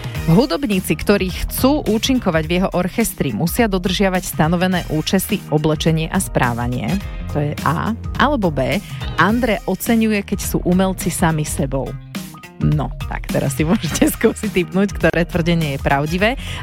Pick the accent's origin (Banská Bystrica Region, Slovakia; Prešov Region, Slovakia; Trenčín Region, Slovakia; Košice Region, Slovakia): Banská Bystrica Region, Slovakia; Žarnovica; ja pochádzam zo stredného Slovenska. U nás v Žarnovici sa teda hovorilo obzerance s makom.